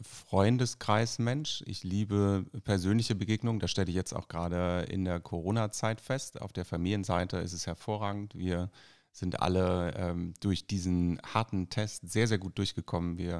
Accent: Hamburg, Germany; born there; direkt an meinem Geburtsort in Rissen in Hamburg

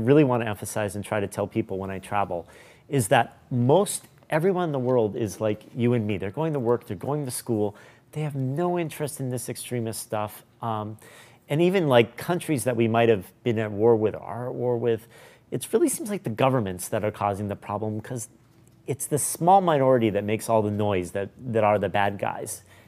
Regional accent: United States; Like, I'm from America.

